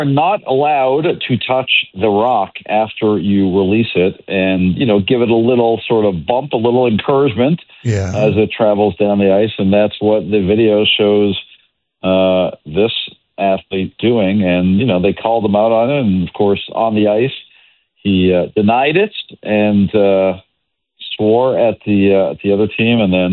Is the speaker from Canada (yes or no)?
yes; Canada; As a Canadian myself, I was a little surprised.